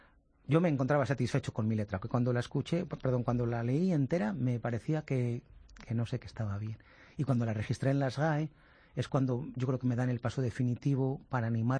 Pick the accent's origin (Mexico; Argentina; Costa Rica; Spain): Spain; Valladolid, Castile and León; yo, como soy de Valladolid, pues veraneamos en el sur y el mar